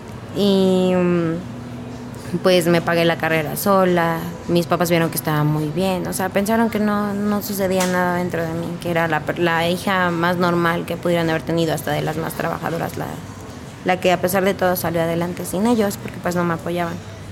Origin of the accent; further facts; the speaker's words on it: Hidalgo, Mexico; Yo no soy de aquí del estado, yo soy de Hidalgo. Uh-huh. Tenía toda mi vida viviendo ahí, hasta apenas tenía un año aquí.